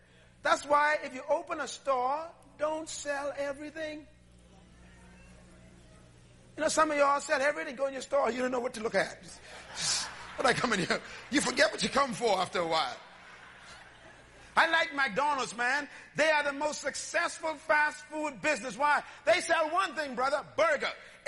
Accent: Bain Town, New Providence, Bahamas; Now, one of the common words in the Bahamas when I was growing up in Baintown was this: hey, Jack.

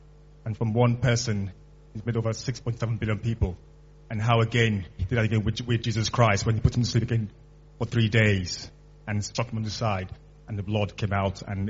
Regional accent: London, United Kingdom; From London.

